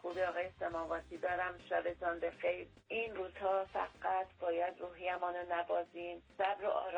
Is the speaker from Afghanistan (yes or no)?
no; Iran; به خصوص استانهای غربی که بچه‌های جنگ هستیم، تو جنگ بزرگ شدیم